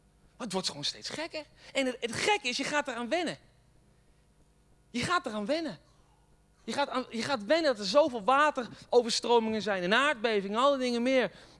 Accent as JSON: {"language": "Dutch", "country": "Netherlands", "tie": "born or raised there", "said": "als Nederlander, opgegroeid onder de rook van Amsterdam, of van Rotterdam"}